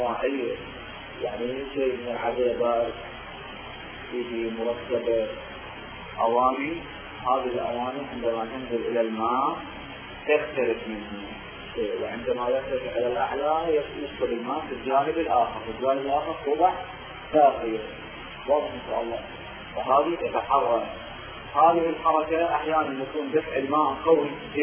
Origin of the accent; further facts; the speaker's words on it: Iraq; قال الذي يسمى عندنا في العراق بيمني